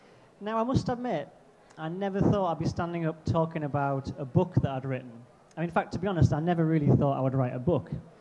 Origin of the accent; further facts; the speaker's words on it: North East England, United Kingdom; And I was brought up in Teesside, which, I mean, you might know Teesside on the northeast coast of England. Kind of known for its industry.